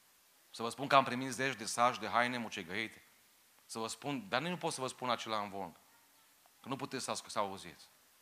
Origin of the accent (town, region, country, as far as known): Romania